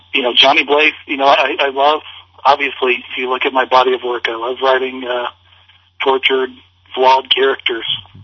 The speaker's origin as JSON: {"language": "English", "region": "the South", "country": "United States", "tie": "born or raised there", "lives_now": "Midwest, United States", "said": "I grew up in the South, and I live now in the Midwest"}